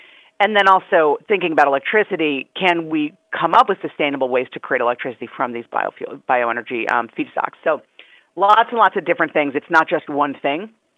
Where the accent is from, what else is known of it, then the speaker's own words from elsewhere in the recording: Wisconsin, United States; also born or lived in California; You know, I'm from Wisconsin and I spent a lot of time in California